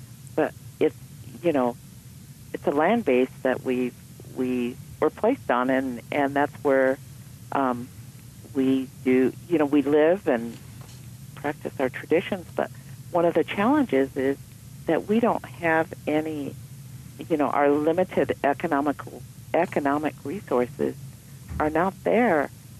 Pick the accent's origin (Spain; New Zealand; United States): United States; Pine Ridge Reservation, South Dakota; Well, I'm a tribal member. I'm American Indian. I'm from the Pine Ridge Reservation, which is the location where we did the study.